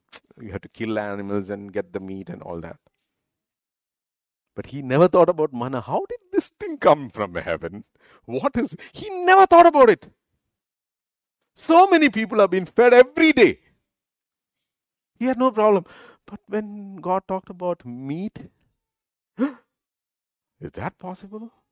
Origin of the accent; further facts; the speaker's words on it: Kerala, India; You know, I grew up in Kerala.